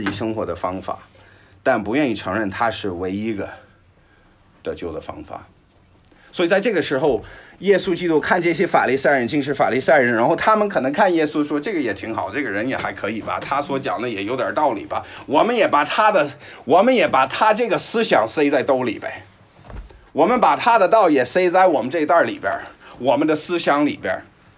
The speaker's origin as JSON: {"language": "Chinese", "country": "United States", "said": "所以你是中国人，我是美国人，但是我们是跟随耶稣基督的人"}